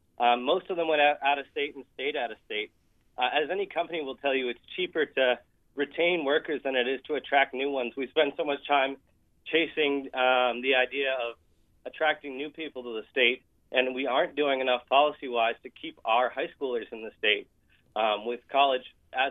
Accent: New Hampshire, United States; I grew up here in New Hampshire. I went to high school in New Hampshire.

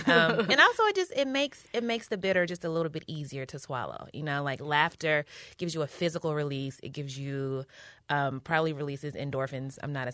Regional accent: Louisville, Kentucky, United States; I identify as like sort of Midwest-ish because I'm from Louisville, which is in northern Kentucky, which is like 2 hours from Cincinnati.

